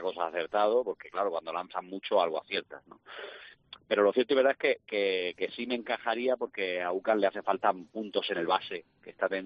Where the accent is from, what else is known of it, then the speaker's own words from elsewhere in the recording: Alcantarilla, Region of Murcia, Spain; El otro día precisamente lo tuve yo ahí en mi pueblo, en Alcantarilla